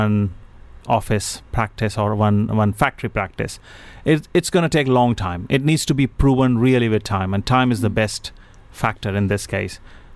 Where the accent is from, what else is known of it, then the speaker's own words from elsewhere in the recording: East India, India; I grew up in India, and East India, not very far from where Kirti is born.